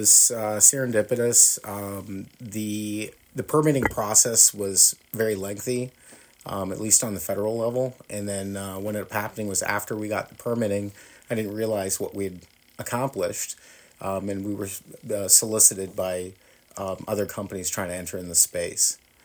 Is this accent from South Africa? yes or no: no; Canada; now in Buffalo, United States; I'm from Canada.